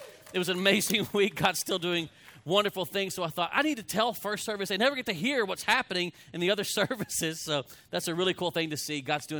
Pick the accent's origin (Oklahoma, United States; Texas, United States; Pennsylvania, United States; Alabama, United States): Texas, United States; Fort Worth; I said, I'm from Fort Worth, but honestly, man, don't spend time wasting talking to me.